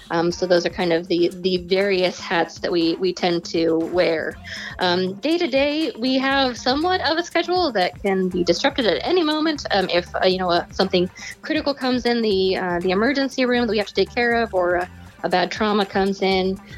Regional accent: Fairbanks, Alaska, United States; now in Astoria, United States; Yeah, well, so I'm actually from Fairbanks, Alaska.

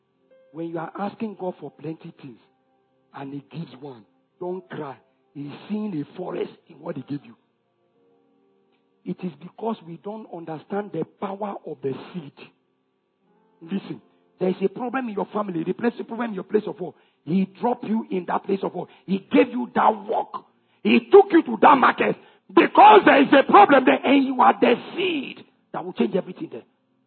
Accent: Kogi, Nigeria; So I will show you I am from Kogi.

